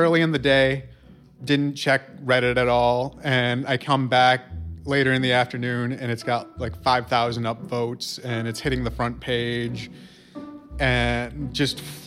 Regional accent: Rome, New York, United States; now in Utica, United States; I'm from Rome, New York, originally, and I just moved out to Utica about last year.

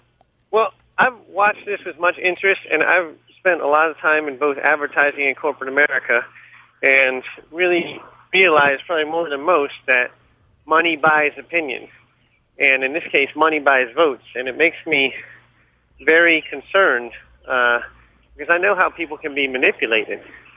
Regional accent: Washington, District of Columbia, United States; I grew up in Washington, D.C., so I was always very informed of the issues.

